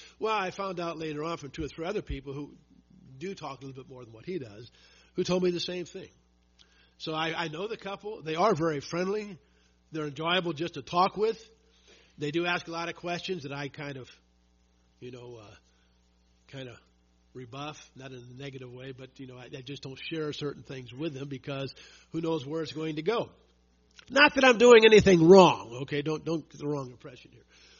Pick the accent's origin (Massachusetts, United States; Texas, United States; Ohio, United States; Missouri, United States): Missouri, United States; St. Louis; I grew up in St. Louis.